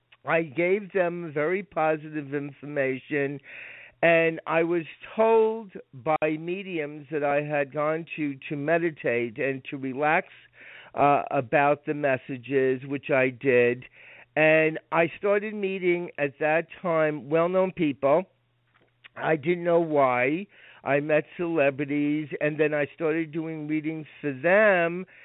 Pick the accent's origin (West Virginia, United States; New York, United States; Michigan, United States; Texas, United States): New York, United States; Rockland County; And when I was about, I would say, 11 years old, and I was raised in Rockland County, New York, my grandmother had passed away.